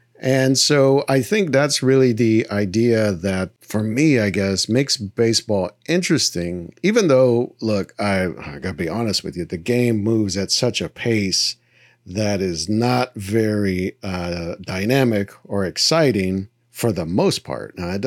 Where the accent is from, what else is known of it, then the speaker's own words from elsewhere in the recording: Texas, United States; You know, growing up in Texas, it's not just baseball.